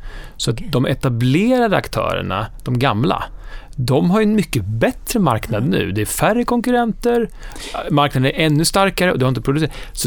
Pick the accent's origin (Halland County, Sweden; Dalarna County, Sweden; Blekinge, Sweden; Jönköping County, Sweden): Jönköping County, Sweden; Huskvarna; inte bara för att jag kommer från Husqvarna